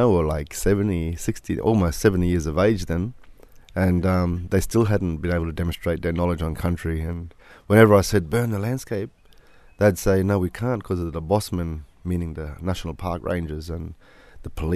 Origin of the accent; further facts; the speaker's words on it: Coranda, Queensland, Australia; even in my local hometown of Coranda, that's my hometown where I grew up.